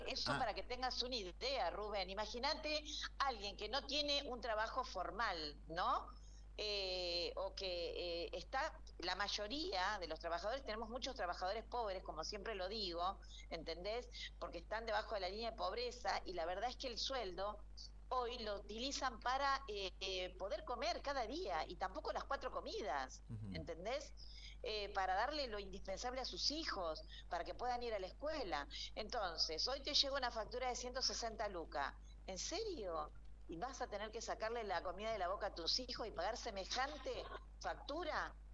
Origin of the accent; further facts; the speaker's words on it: Argentina; no entiendo por qué no podemos vivir dignamente, ¿no? Como argentinos.